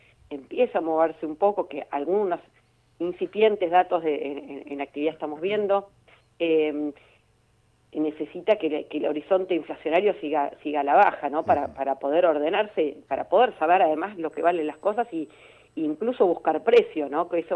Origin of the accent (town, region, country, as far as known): Argentina